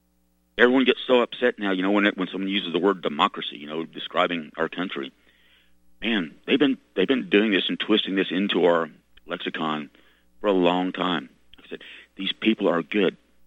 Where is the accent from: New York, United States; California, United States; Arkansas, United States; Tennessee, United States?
Arkansas, United States; You know, I grew up in Arkansas.